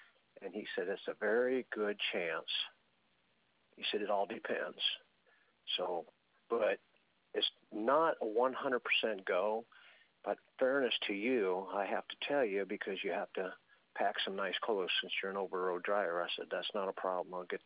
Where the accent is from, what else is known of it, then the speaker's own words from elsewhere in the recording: North Judson, Indiana, United States; I'm from North Judson, Indiana